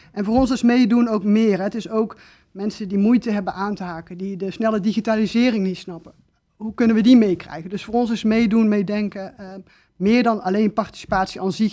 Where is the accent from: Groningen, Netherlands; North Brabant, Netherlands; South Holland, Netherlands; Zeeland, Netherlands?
North Brabant, Netherlands; Tilburg; ik kwam in mijn jeugd uit Tilburg